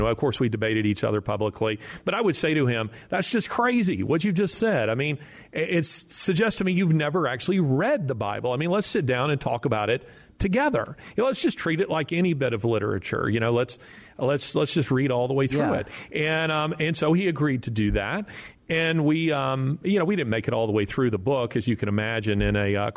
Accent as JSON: {"language": "English", "region": "the South", "country": "United States", "said": "Yeah, I'm from the South. So down there, I don't find quite as much to write about."}